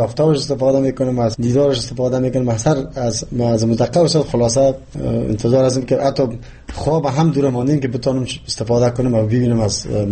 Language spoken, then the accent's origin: Persian; Jalalabad, Nangarhar, Afghanistan; born there; من خودم یک تاجک و کس پنشیر، پدر مادرم از پنشیر است، ولی من در جلال‌آباد تولد شدم.